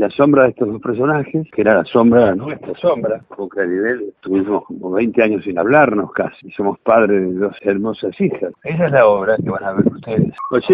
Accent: Pellegrini, Buenos Aires Province, Argentina; un pueblo como este, precioso, que se parece a mi pueblo, a Pellegrini.

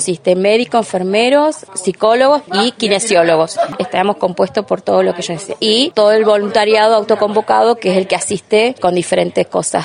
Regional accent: Trevelin, Chubut, Argentina; Yo soy de Trevelin

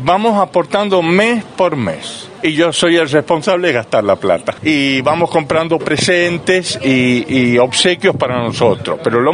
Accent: San Juan, Argentina; porque yo soy sanjuanino, soy el presidente de la promoción, pero vivo en San Juan

